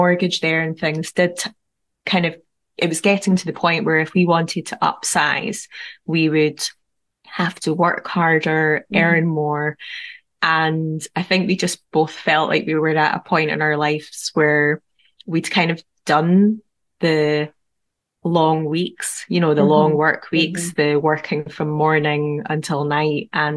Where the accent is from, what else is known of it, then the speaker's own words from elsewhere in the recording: Edinburgh, Scotland, United Kingdom; And while I love my hometown of Edinburgh, I was feeling this call to get out of the city, live somewhere a bit more rural.